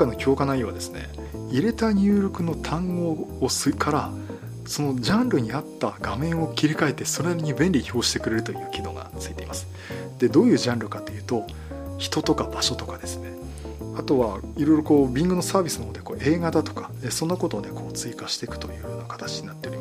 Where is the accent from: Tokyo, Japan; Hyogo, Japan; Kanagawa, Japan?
Kanagawa, Japan; Yokohama; これ私地元の横浜なんで